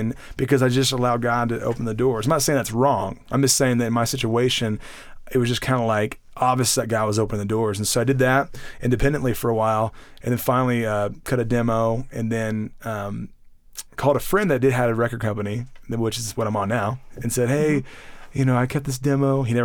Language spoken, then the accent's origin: English; Indiana, United States; born there; Anyway, so basically, you know, I was born in Indiana, you know, that's what you just said.